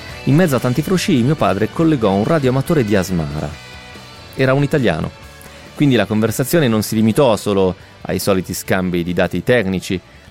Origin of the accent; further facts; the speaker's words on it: Romentino, Piedmont, Italy; a Romentino, il mio paese, il paese dove sono cresciuto, dove i miei vivono ancora